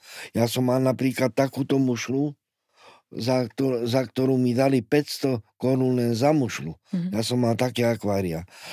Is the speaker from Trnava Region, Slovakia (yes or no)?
no; Rusovce, Bratislava Region, Slovakia; now in Bratislava, Slovakia; ja som sa po dospelosti osamostatnil a odišiel som z Rusoviec do Bratislavy.